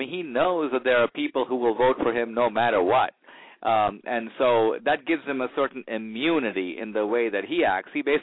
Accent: India; now in United States; I come from India. I'm an immigrant. I've got brown skin

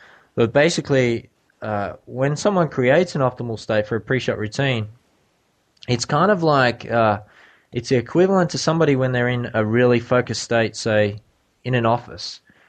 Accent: Australia; I'm biased, I'm Australian

